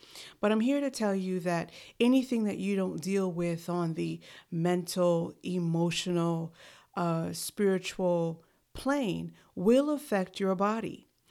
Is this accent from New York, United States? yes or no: yes; New York City, New York, United States; Well, I am from New York City